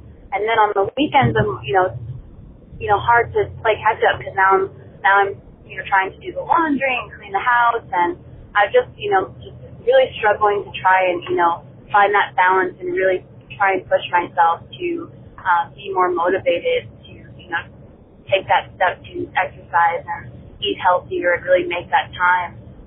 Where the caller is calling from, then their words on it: North Carolina, United States; I'm calling from North Carolina.